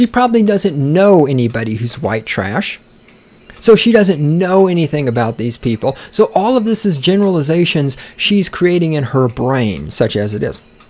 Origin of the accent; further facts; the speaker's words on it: the South, United States; I'm from the South, where everybody's poor and everybody's racist, right?